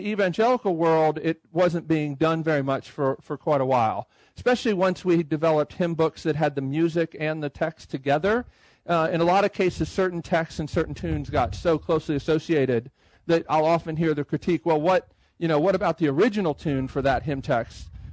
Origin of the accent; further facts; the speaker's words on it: Baltimore, Maryland, United States; Though I'm from the Baltimore area, so I've known about folks from Sovereign Grace from years ago.